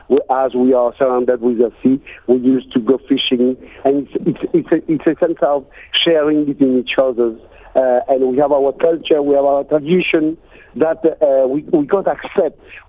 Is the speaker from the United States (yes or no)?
no; Peros Banhos, British Indian Ocean Territory; born there; I myself, as you said, I was born in Perros Banos.